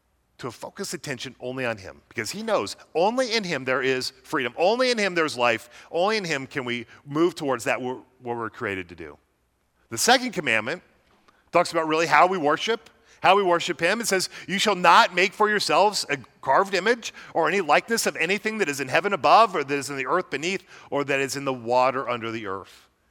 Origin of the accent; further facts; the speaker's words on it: United States; As an American, a little bit foreboding to see